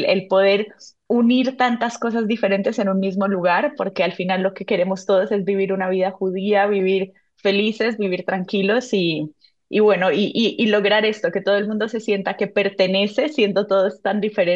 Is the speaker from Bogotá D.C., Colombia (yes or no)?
no; Cali, Valle del Cauca, Colombia; moved away as an adult; now in Mallorca, Spain; Yo nací, me crié en Colombia, en Cali, Colombia. Y cuando terminé el bachillerato estuve por diferentes lugares de Europa y llegué a Mallorca en 2016 por trabajo. Y bueno, iba 6 meses, me he quedado 9 años